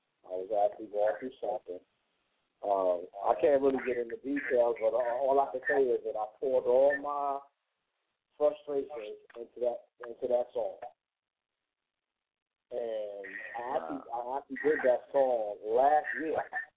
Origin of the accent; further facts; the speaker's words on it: New York City, New York, United States; I actually grew up in Harlem. I'm actually from Lincoln Project. And in that project, there's a lot of legends that came out of that project.